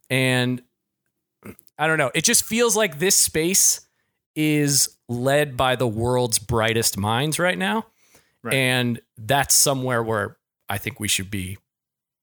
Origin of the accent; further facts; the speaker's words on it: Midwest, United States; I'm from the Midwest.